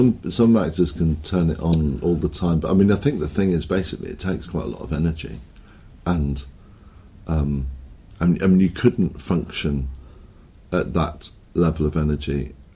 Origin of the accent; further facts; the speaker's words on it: England, United Kingdom; born there; I was born in England, and all my sisters were born in Africa.